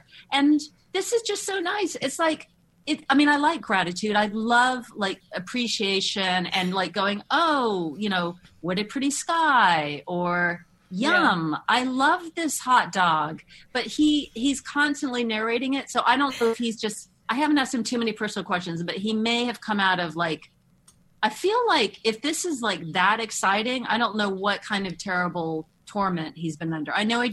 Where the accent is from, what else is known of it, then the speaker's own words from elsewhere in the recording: Moscow, Russia; the scripted half hour based on growing up in Moscow.